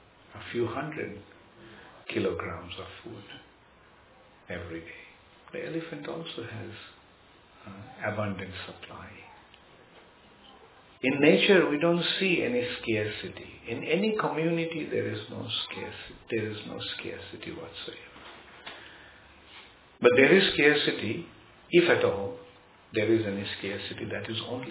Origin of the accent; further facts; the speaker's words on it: Kolkata, West Bengal, India; English is a second language; Just today, somebody was telling me, in Calcutta there is a lake. I grew up in Calcutta, so that lake was, I never seen any situation where the lake got dry.